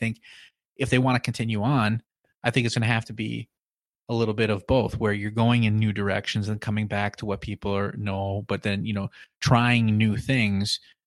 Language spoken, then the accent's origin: English; Midwest, United States; We're both from the Midwest. There ain't gonna be no green leaves anywhere but the trees.